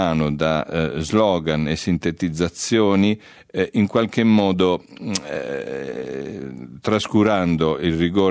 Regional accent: Apulia, Italy; Io sono pugliese, salentino

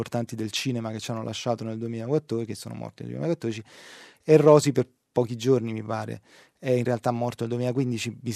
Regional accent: Naples, Campania, Italy; Io sono napoletano e quindi particolarmente lo sento caro.

